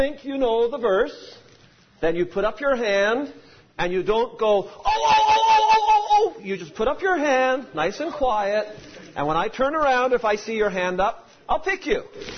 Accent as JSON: {"language": "English", "country": "Trinidad & Tobago", "tie": "born there", "said": "And I was born in Trinidad, and I had a big brother, and I had a big sister."}